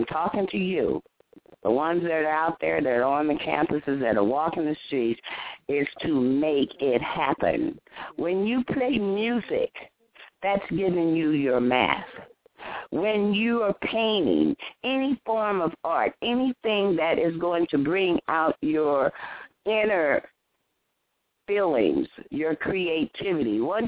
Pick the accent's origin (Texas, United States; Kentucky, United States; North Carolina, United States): Texas, United States; I like being a Texan, even though I'm here in California.